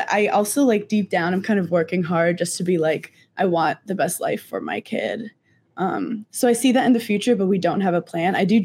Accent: New York, United States; growing up in New York, so many of I looked up to the women who were like 38

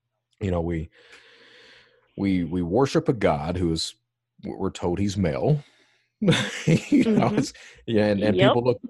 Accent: Kentucky, United States; Then, of course, I was raised, I'm from Eastern Kentucky, and I'm not sure how far removed Eastern Kentucky is from the rest of society

